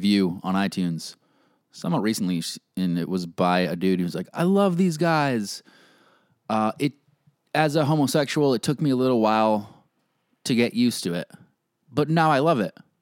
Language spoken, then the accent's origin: English; United States; I'm assuming I'm misogynistic in ways I'm unaware of because I'm a male who grew up in America.